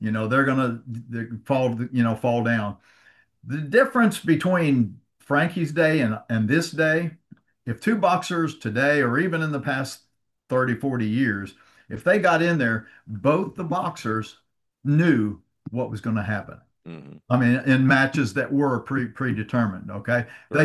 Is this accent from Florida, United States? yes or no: yes; Florida, United States; growing up in Florida, when I first started watching pro wrestling, Cowboy Luttrell was the promoter.